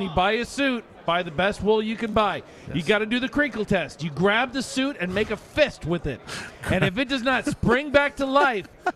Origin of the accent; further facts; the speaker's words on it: Pasadena, California, United States; Just so you know contextually, Glenn, we're from Pasadena, California.